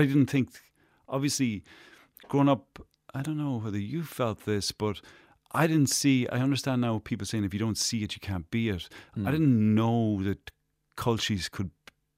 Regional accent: Mullagh, Ulster, Ireland; I'm from Mulla in Cavan. County

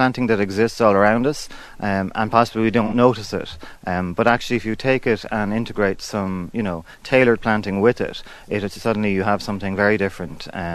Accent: Dungarvan, County Waterford, Ireland; I'm from Dungarvan, native County Waterford, so a keen hill walker

